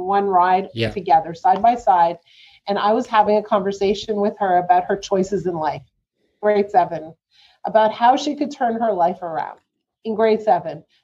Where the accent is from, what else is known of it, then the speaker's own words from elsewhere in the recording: Montreal, Quebec, Canada; I was like 12 years old. And I grew up in Montreal.